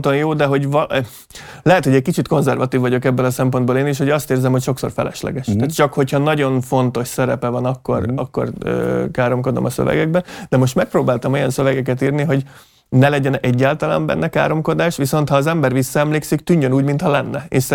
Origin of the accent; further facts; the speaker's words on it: Baja, Bács-Kiskun, Hungary; azért nekem csak később, mert én bajai.